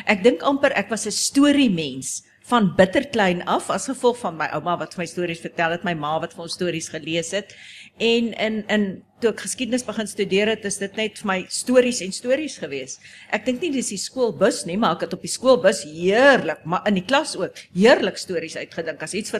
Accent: Bushveld, South Africa; Nee, ek is van die Bosveld af

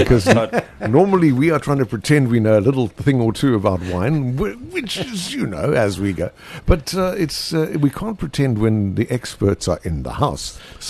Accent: Boksburg, Gauteng, South Africa; You can tell we come from Boksburg, Benoni.

